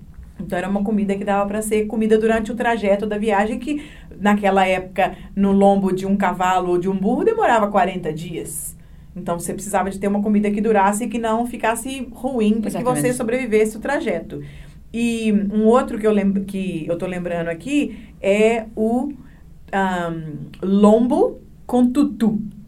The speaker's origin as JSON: {"language": "Portuguese", "region": "Minas Gerais", "country": "Brazil", "said": "sendo mineira"}